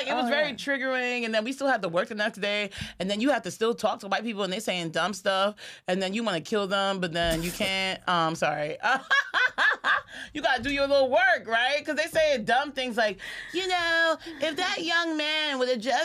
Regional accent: New York, United States; growing up in New York, everyone's like, you can be black, but you're like Caribbean or African or something.

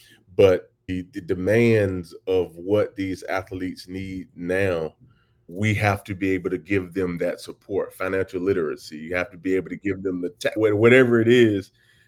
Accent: Atlanta, Georgia, United States; go get food in the neighborhoods that I grew up here in Atlanta.

